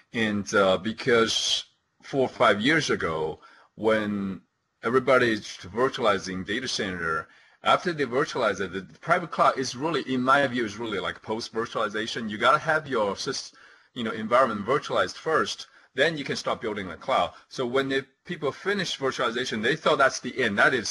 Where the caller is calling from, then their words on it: North Carolina, United States; I am saying hello from North Carolina.